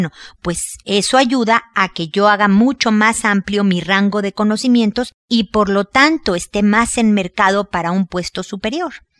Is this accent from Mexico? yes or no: yes; Mexico; now in Chile; yo no he estado invitada porque no estoy viviendo ahí, aunque soy mexicana, vivo en Chile